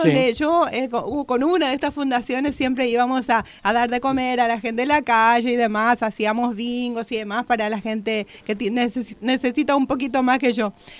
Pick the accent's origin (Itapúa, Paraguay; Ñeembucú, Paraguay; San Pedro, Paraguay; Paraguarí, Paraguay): Itapúa, Paraguay; born there; cuando se estrene en Encarnación, que es el departamento, la capital del departamento donde yo nací